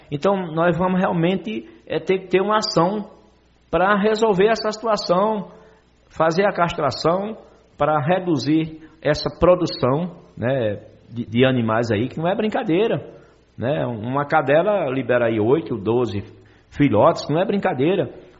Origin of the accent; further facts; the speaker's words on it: Patos, Paraíba, Brazil; E nós moramos em Patos. Nós, servidores públicos, somos de Patos. Nós somos essa sociedade. Nós somos esse povo.